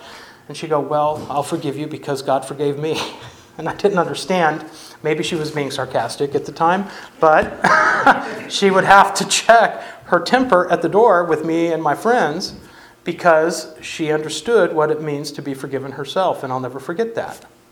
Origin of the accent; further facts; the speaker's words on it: California, United States; Often I get homesick as I think about where I grew up in California